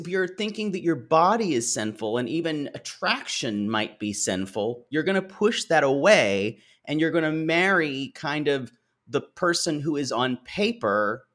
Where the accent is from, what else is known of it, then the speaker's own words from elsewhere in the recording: the South, United States; I grew up Methodist, but around a lot of Baptist churches growing up in the South.